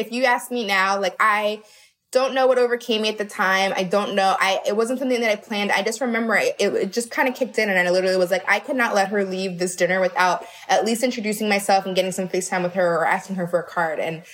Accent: Maryland, United States; I grew up in outside of Baltimore. My dad is Black. My mom is Puerto Rican. So I grew up biracial. I grew up in the suburbs around, you know, mostly white kids.

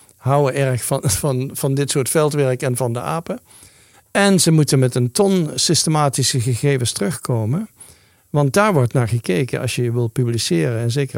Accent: Netherlands; Ik ben een Nederlander, dus ik kijk op een andere manier, denk ik, naar dit soort zaken.

